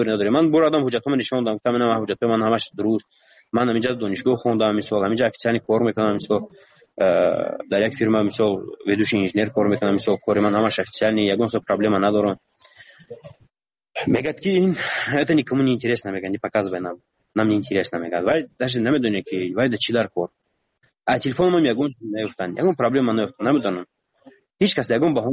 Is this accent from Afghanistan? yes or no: no; Tajikistan; من گفتم من تاجیکم، گفتم از تاجیکستانم،